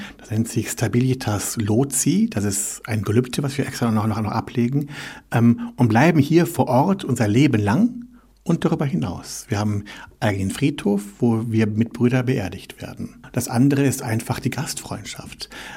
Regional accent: Rhineland, Germany; Ich bin katholisch aufgewachsen im Rheinland. Da komme ich her. Da ist man katholisch

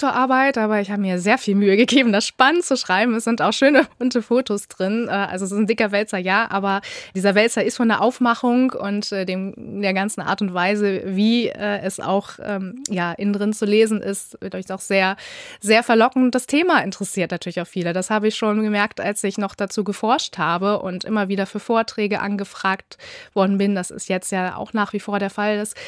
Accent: Hanover, Lower Saxony, Germany; born there; Also ich bin ja auch gebürtige Hannoveranerin und tatsächlich auch Lokalpatriotin.

